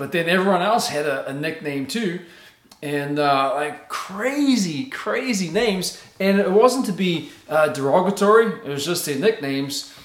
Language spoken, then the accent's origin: English; New Zealand; I'm from New Zealand, and it maybe it's different with, you know, different countries, different cultures.